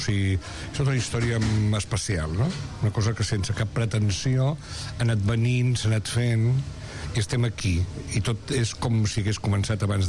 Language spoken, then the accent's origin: Catalan; Sitges, Catalonia, Spain; la Cubana som de Sitges, i a més la Vicky Plana també era de Sitges, i érem un grup de gent de Sitges que fèiem teatre